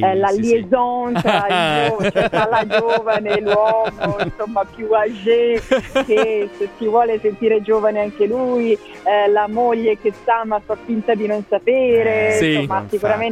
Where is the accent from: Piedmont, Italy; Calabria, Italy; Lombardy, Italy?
Lombardy, Italy; Milan; io sono molto piemontese come anche modo di stare. Mi sento piemontese, però insomma sono cresciuta a Milano